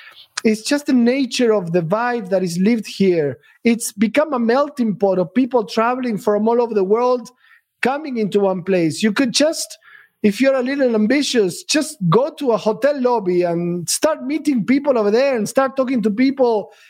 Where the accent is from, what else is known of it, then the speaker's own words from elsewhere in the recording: Argentina; now in Dubai, United Arab Emirates; When I first came here 15 years ago, I'm from Argentina